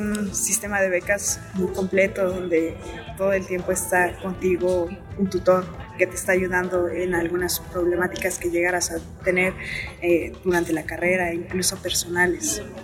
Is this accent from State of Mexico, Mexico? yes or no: yes; San Felipe del Progreso, State of Mexico, Mexico; Provengo de la comunidad de Ejido de San Pedro el Alto, municipio de San Felipe del Progreso, en el Estado de México.